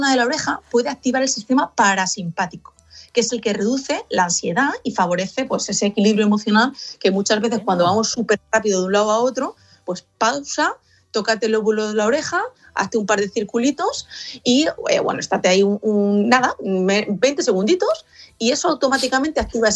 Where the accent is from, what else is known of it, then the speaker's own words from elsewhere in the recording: Spain; somos, repito, seres humanos que vivimos en sociedad y además en una cultura colectivista, que somos los españoles.